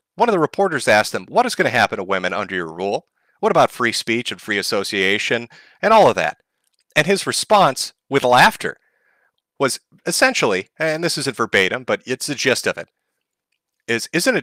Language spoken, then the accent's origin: English; United States; I mean, if I were a foreigner, I mean, I, as an American, I love to do streams talking shit about the world.